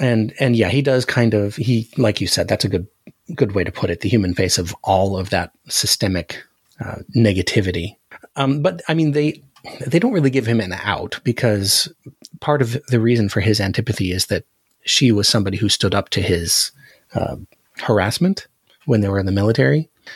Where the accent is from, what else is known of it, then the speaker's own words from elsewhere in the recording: Alaska, United States; And since we grew up in Alaska, we're used to what a normal garden variety earthquake feels like.